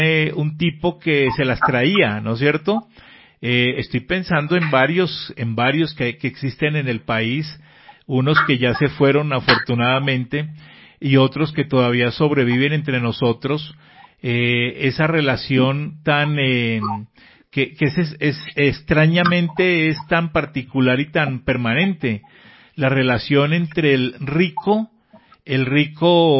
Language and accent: Spanish; Bogotá, Colombia; yo que nací en Bogotá, que toda la vida he estado aquí